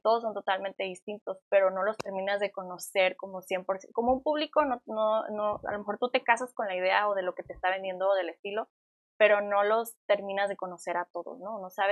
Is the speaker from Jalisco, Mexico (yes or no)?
no; Tijuana, Baja California, Mexico; estoy orgullosamente tijuanense, de aquí ya por segunda generación.